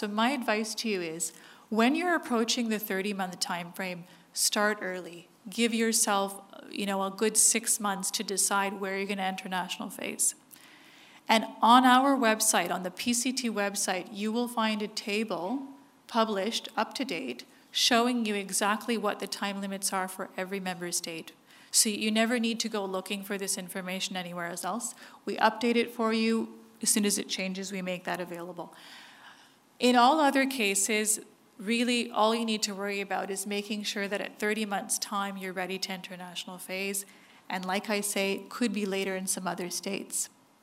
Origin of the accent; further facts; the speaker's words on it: Canada; Not to be biased being Canadian, but in Canada you have actually 42 months